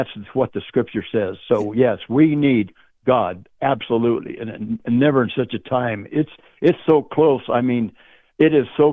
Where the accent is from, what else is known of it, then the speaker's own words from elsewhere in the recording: Oklahoma, United States; We came from a poor family. I'm Cherokee Choctaw. We come from Oklahoma. I mean, we didn't have running water in the house, just had outhouses.